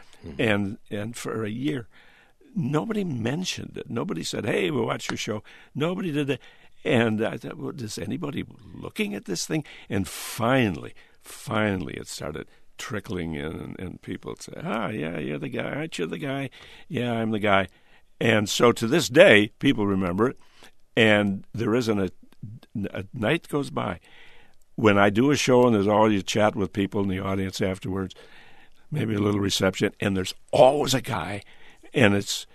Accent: Buffalo, New York, United States; I think he had me on because I was from Buffalo.

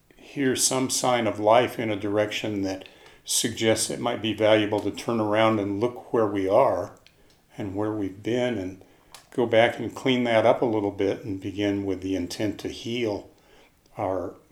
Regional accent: Colorado, United States; I grew up here in Colorado

